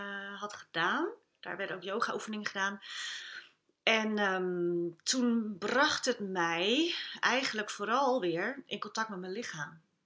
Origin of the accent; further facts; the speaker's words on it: Alkmaar, North Holland, Netherlands; now in Langendijk, Netherlands; Ik woon ook in het mooie Langendijk. Ik kom oorspronkelijk uit Alkmaar, maar ik woon wel heel prettig al een aantal jaren in Langendijk.